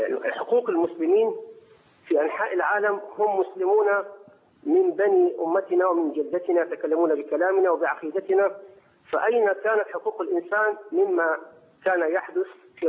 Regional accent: Egypt; أنا مصري كنت إمام مسجد في السعودية.

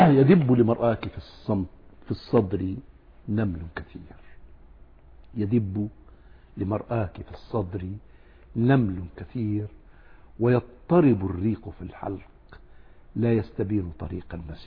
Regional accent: Egypt; سافرت إلى قريتي، قرية بسيطة في جنوب القاهرة بنحو 100 كيلو، وأقربنا من الفلاحين البسطاء

